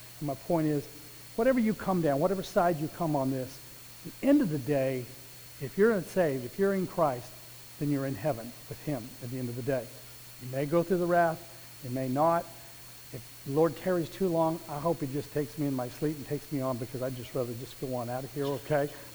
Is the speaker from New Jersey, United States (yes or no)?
no; Albuquerque, New Mexico, United States; I was raised a Southern Baptist. I was raised in Southern Baptist in the southwest part of the world here, which means in Albuquerque, raised up in a very traditional Southern Baptist home and traditional parents